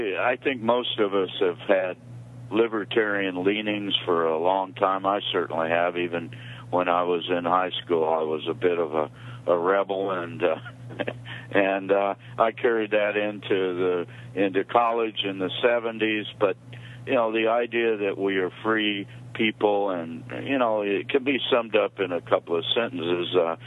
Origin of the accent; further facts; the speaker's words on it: New Mexico, United States; But I'm from New Mexico, and it was very easy for me to vote for the ex-governor of New Mexico for president.